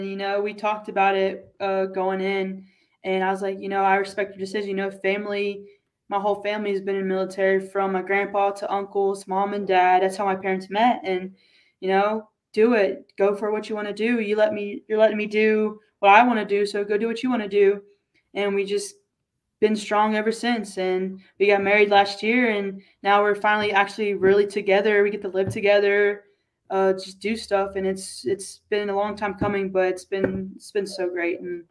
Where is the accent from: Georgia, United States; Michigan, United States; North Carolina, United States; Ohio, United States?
North Carolina, United States; We're based out of North Carolina. We're living in my hometown house actually right now until we start to figure stuff out.